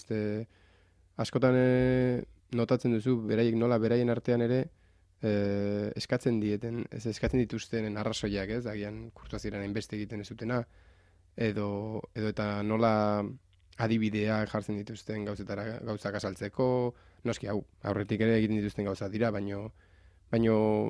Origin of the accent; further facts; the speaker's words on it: Basque Country, Spain; Nine bizkaitarra naiz